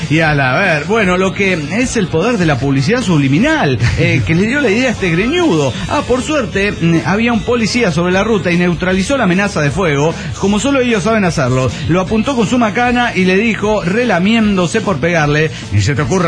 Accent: León, Guanajuato, Mexico; Sí, me los traje de mi tierra, León, Guanajuato.

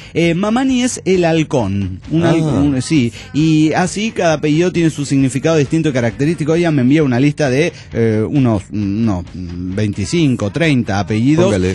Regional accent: Veracruz, Mexico; en mi pueblo natal, Veracruz, se prepara una bebida llamada Diquidoco.

